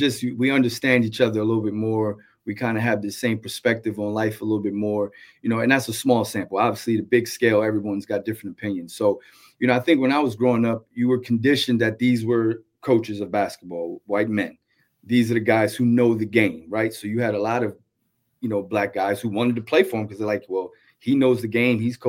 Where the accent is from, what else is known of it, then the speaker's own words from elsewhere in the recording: New Jersey, United States; Like, I'm from New Jersey. So any inner city in New Jersey, all black schools, the basketball coach is white though.